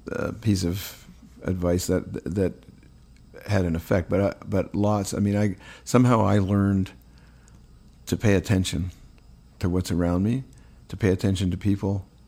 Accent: Ontario, Canada; I grew up in Ontario. Especially in that era, it was a place with four distinct seasons

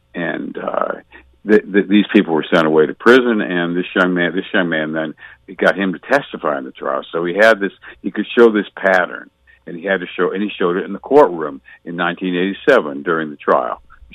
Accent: New York, United States; also born or lived in Chicago; I was born in Chicago and then brought up in upstate New York.

